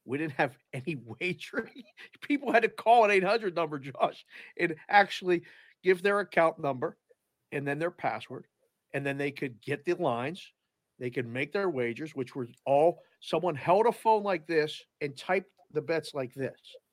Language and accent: English; Pittsburgh, Pennsylvania, United States; So I grew up in Pittsburgh, graduate school, Penn State, broadcast journalism degree.